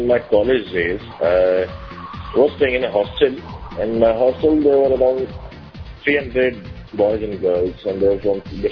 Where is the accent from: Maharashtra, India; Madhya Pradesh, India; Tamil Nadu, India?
Madhya Pradesh, India; Gwalior; English is a second language; also born or lived in Jagdalpur, India; And I born up in Gwalior. That is in MP, Madhya Pradesh.